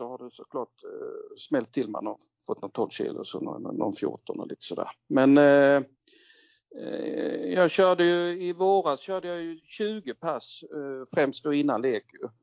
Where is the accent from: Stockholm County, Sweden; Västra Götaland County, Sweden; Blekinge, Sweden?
Blekinge, Sweden; Sölvesborg; also born or lived in Markaryd; Jag var 14 år. Och då var jag när jag bodde i Sölvesborg, det är där jag kommer ifrån. Och sen något år senare flyttade vi hela familjen till Markaryd